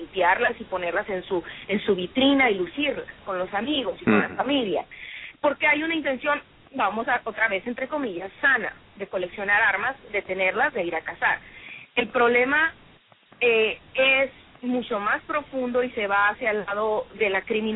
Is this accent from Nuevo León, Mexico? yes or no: no; Sonora, Mexico; venimos de Sonora. Sabemos la tradición de irse a cazar, de tener un rifle.